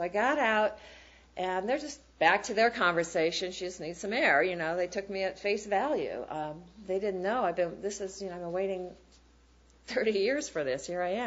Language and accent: English; Wisconsin, United States; accent: Midwest; And I was so from Wisconsin, if I was out in the world, because I had that Midwest accent, and they had cheese and, you know, dairy cows.